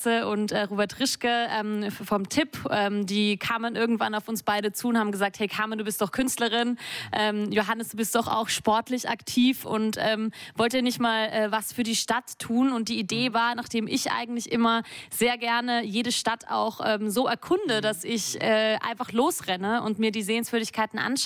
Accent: Austria; moved away as an adult; now in Germany; Da muss ich als Österreicherin natürlich sagen, das Laufen, Urösterreicherin, die vor 10 Jahren hierher gekommen ist

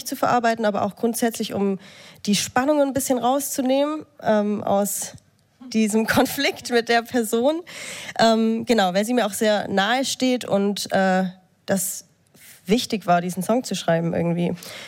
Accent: Ravensburg, Baden-Württemberg, Germany; born there; accent: Swabian; Und ich komme gebürtig aus Ravensburg, da schwätzt man Schwäbisch.

